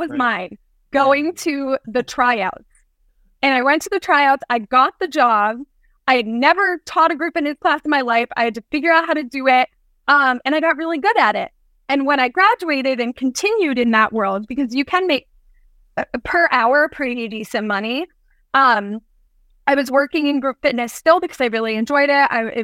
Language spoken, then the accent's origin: English; Pennsylvania, United States; I'm originally from the Poconos